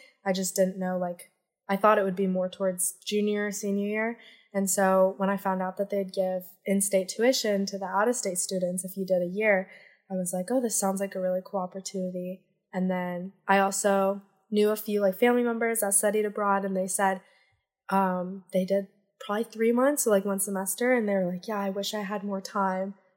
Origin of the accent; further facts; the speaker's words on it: North Carolina, United States; now in London, United Kingdom; I am from North Carolina. And I'm studying right now in London